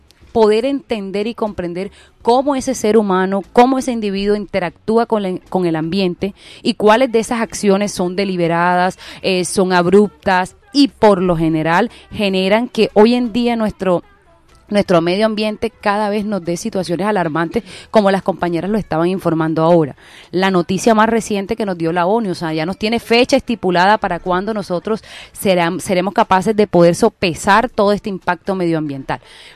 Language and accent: Spanish; Sucre, Colombia; now in Barranquilla, Colombia; no soy barranquillera, adoptada en Barranquilla, pero soy sucreña, exactamente del municipio de Sucre, departamento de Sucre, de un corregimiento muy pequeño denominado San Luis. Soy de sangre sabanera.